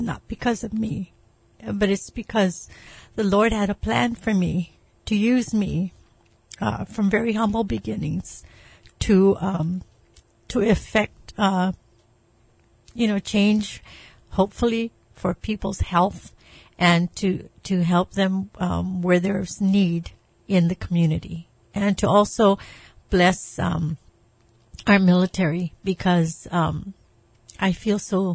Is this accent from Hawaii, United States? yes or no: yes; Hawaii, United States; I grew up in the McCully and McKinley High School area. And I had a very, simple childhood.